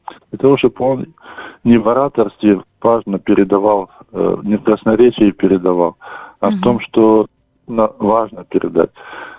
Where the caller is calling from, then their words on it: Kyiv, Ukraine; Значить, я з Києва.